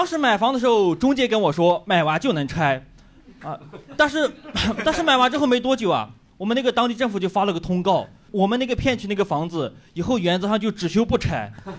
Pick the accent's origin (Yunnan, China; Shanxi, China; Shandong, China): Yunnan, China; accent: Yunnan; 因为我是云南人，所以我的脱口秀会有非常明显的口音